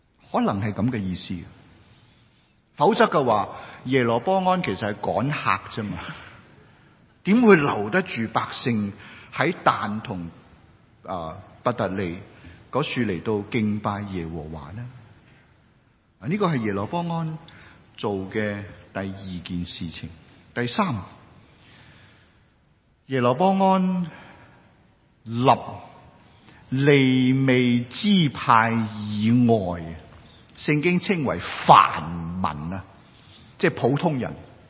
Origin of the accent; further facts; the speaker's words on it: China; 咁唔系，我哋中国人先至系8月15日中秋嘅啫，系嘛？